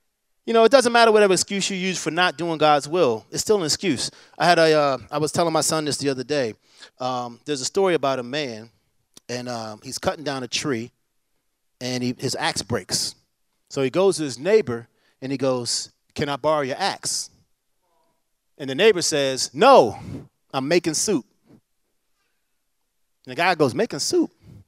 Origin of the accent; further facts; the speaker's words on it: Baltimore, Maryland, United States; One of my favorite dudes. I'm from Baltimore.